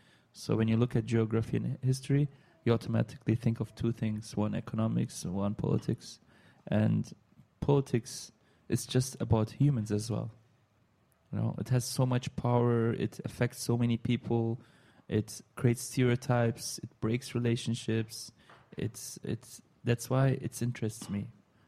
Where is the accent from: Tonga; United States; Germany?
Germany; Neuss, North Rhine-Westphalia; also born or lived in Istanbul; No, I was born and raised in Germany in a small town called Neuss, and it's actually near Düsseldorf.